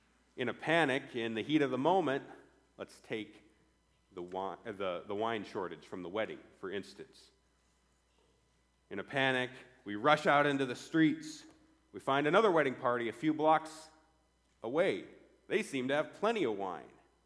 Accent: Malta, Montana, United States; But he was my pastor growing up in Malta. He was Michelle's pastor as well. We were in the same church growing up with Pastor Dan, leading the flock. He came to Malta when I was 4 years old

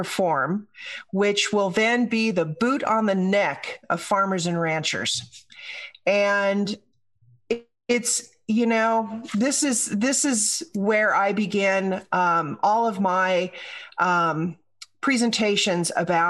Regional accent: California, United States; I grew up in Southern California when agriculture was king. We were surrounded by farmers and ranchers.

